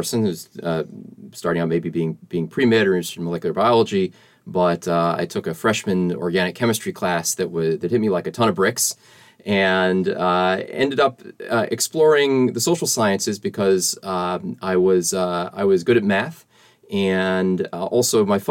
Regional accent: Boston, Massachusetts, United States; I grew up in the Boston area.

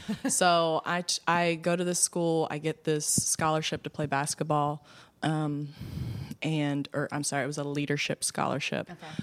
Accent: Baltimore, Maryland, United States; Anyway, I grew up in West Baltimore.

